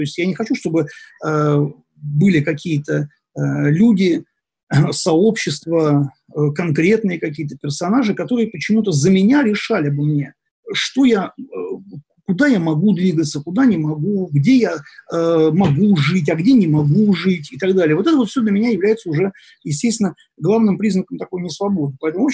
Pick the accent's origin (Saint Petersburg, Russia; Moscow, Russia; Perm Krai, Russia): Moscow, Russia; Да, я родился в Москве, я вырос в России, я хорошо знаю. Я прошел там все и советские годы, два десятилетия